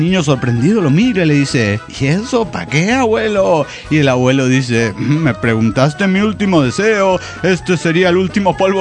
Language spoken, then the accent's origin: Spanish; Chile; Soy la chica de los Andes, Chile.